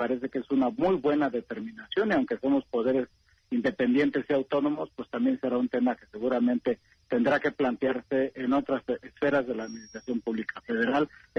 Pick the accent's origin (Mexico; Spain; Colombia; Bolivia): Mexico; Nosotros como mexicanos